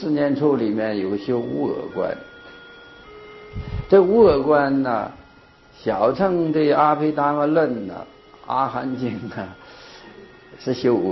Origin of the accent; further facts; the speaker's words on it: China; 我们一般我们中国人呢也是有这个字，这个我